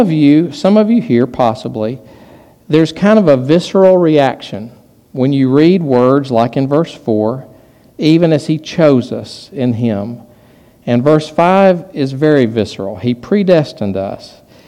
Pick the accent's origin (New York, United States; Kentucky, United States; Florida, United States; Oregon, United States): Kentucky, United States; Somerset; I'm from Somerset, and there's Lake Cumberland there.